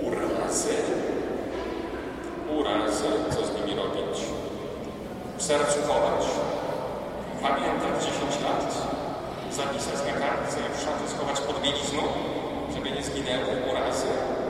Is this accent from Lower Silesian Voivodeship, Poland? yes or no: yes; Wrocław, Lower Silesian Voivodeship, Poland; szczególnie dlatego, że pochodzę z Wrocławia.